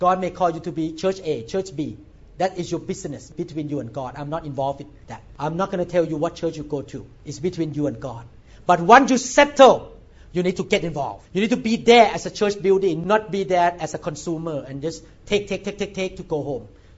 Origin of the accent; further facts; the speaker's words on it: Thailand; English is a second language; moved away as an adult; I'm a neurosurgeon from Thailand. I want to be trained here.